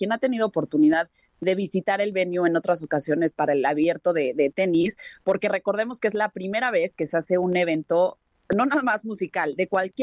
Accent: Mexico; como somos los mexicanos, a comprar todo de último momento

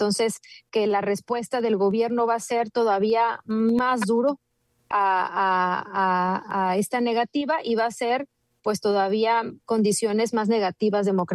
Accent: Mexico; también tener muy claro como mexicanos que no solo votando se ejerce la democracia

